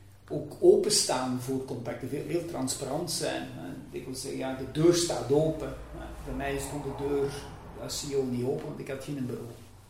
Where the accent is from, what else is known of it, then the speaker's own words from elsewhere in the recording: Beverlo, Limburg, Belgium; born there; Ik ben geboren in Beverlo, wat eigenlijk nu behoort tot Beringen. Mm-hmm. Niet zo ver van de Koolmijn van Beringen.